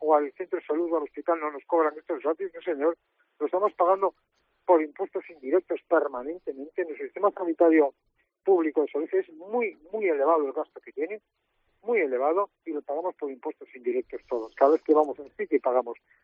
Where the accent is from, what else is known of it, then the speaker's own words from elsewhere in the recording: Spain; que somos todos españoles.